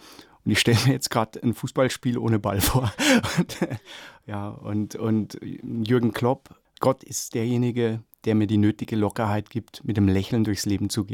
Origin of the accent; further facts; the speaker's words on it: Coburg, Bavaria, Germany; Ich bin in der Diaspora in Coburg groß geworden und habe einfach einen gelebten Glauben